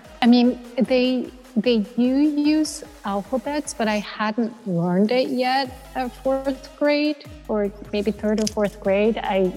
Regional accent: Japan; English is a second language; now in United States; Like, when I immigrated, of course, you know, all my other friends and peers in school were trying to correct certain speech patterns. So me being Japanese

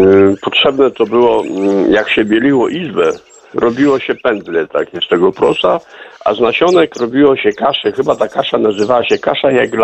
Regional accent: Potok Wielki, Lublin Voivodeship, Poland; ja pochodzę ze wsi, spod Janowa Lubelskiego, Potok Wielki

